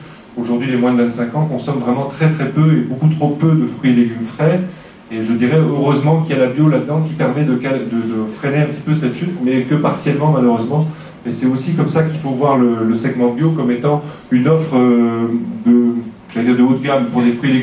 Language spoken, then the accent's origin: French; France; on en consomme en tant que Français de moins en moins dans l'absolu.